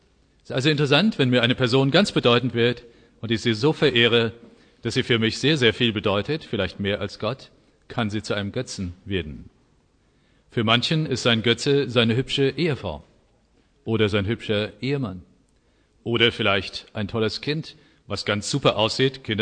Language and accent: German; Oberursel, Hesse, Germany; Ich hatte in Oberursel, wo ich herkomme